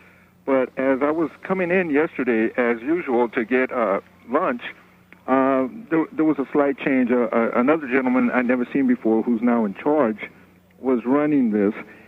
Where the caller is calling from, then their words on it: Los Angeles, California, United States; Hello, sir. I'm calling from Los Angeles.